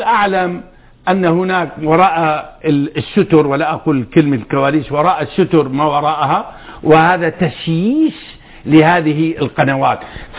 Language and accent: Arabic; Daraa Governorate, Syria; عندنا في درعا